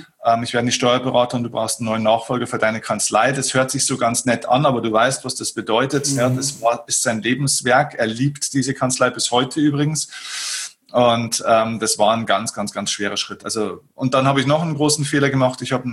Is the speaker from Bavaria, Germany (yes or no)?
yes; Vilsbiburg, Bavaria, Germany; Dann habe ich mal den Kinosaal meiner Heimatstadt Vilsbiburg gemietet, den größten.